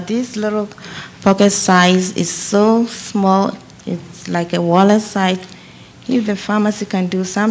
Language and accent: English; Bethesda, Maryland, United States; I'm from Bethesda.